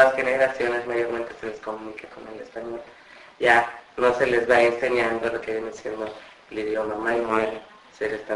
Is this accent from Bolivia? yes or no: no; Sabá, Colón, Honduras; ¿tú de dónde eres? Yo soy de Sabá